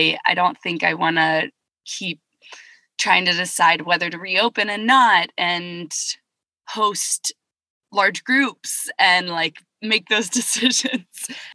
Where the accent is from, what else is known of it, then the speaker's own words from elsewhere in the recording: South Carolina, United States; And I grew up surfing in South Carolina, moved down here about 8 years ago.